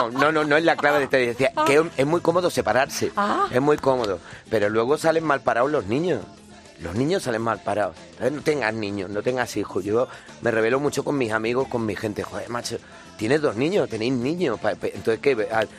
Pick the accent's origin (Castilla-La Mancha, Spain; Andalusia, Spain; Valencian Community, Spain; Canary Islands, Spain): Andalusia, Spain; Granada; Es donde me ha tocado, donde nosotros somos granadinos.